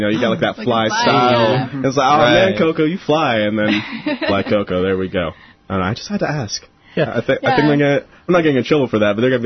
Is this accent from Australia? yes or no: no; Schertz, Texas, United States; I was a little bit northern. I'm from Shirts.